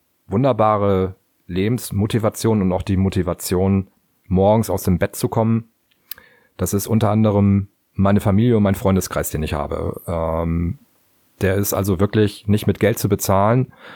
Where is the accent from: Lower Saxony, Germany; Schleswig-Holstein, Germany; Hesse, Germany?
Lower Saxony, Germany; Cuxhaven; ich vermiete ja Musikanlagen in Cuxhaven, weil Cuxhaven ist mein Heimatort und auch der Ort, in dem ich wohne.